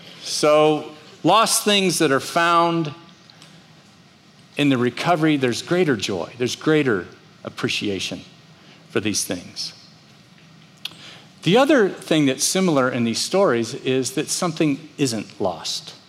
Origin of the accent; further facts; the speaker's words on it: Miami, Florida, United States; I grew up in Miami, and there was a canal at the end of my street.